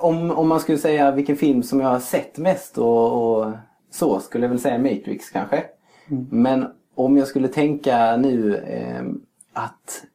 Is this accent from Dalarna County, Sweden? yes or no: no; Bromölla, Skåne, Sweden; Nej, jag är ju skåning från början. Mm. Jag kommer från en liten plats som heter Bromölla.